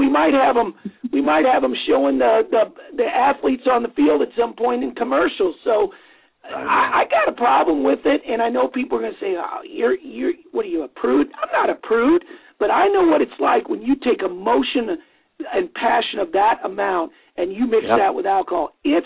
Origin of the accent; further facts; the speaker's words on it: Jasper, Indiana, United States; You know, we're both from Jasper, Indiana, so that's tough.